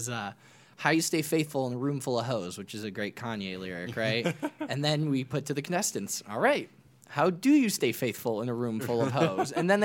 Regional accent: Chicago, Illinois, United States; we don't know anyone from LA. We're all from Chicago

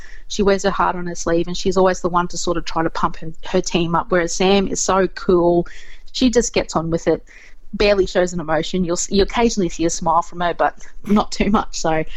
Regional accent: Queensland, Australia; Like, I'm a Queenslander as well

